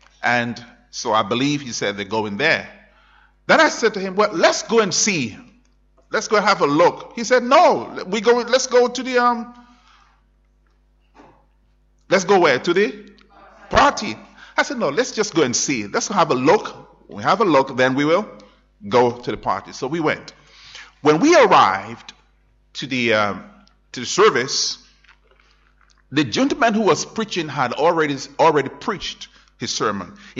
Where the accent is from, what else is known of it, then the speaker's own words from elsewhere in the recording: Liberia; I was born in Liberia. You see, I was born in West Africa. So I'm from West Africa.